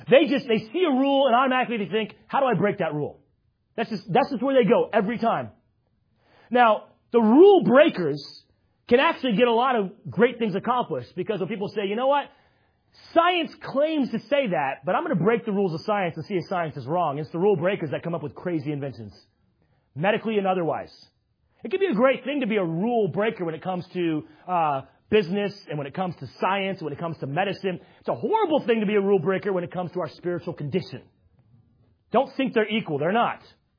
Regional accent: California, United States; now in Connecticut, United States; Really, God, Connecticut? I'm from California. My wife's from Florida.

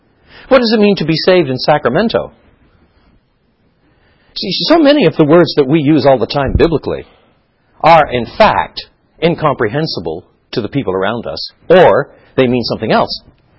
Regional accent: Canada; I'm from Canada.

